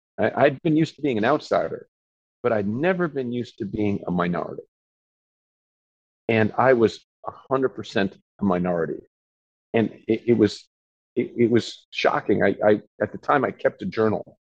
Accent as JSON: {"language": "English", "town": "New York City", "region": "New York", "country": "United States", "tie": "born or raised there", "moved": "yes", "lives_now": "Japan", "said": "But when I first came to Japan in 1985, Japan was 99.9% Japanese. I grew up in New York."}